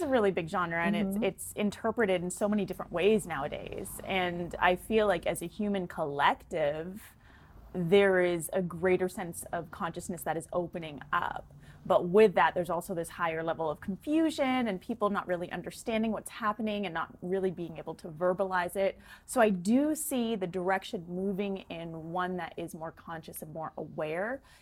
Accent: Vancouver, British Columbia, Canada; now in Los Angeles, United States; You know, I came from Canada. I moved from Vancouver in 2014.

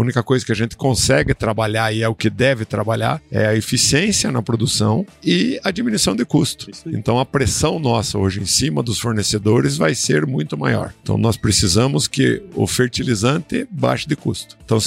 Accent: Ponta Grossa, Paraná, Brazil; Minha família era família de comerciante e tudo, morava em Ponta Grossa, nasci em Ponta Grossa.

